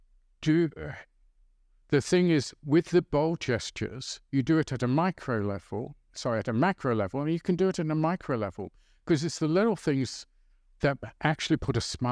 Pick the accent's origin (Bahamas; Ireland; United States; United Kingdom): United Kingdom; Birmingham, West Midlands; reminds me of my hometown in Britain, Birmingham.